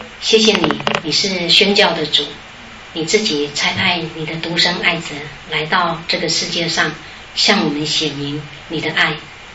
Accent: Taiwan; 听说一年到日本旅游有120几万人我们台湾人是冠军

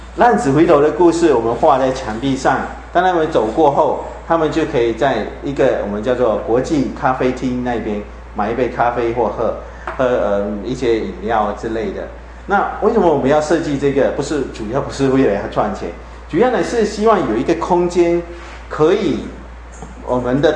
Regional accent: Malaysia; 我从马来西亚来

